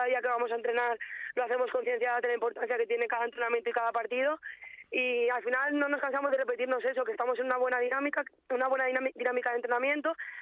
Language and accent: Spanish; Santa Pola, Valencian Community, Spain; now in Madrid, Spain; Sí, yo soy de Alicante, Santa Pola.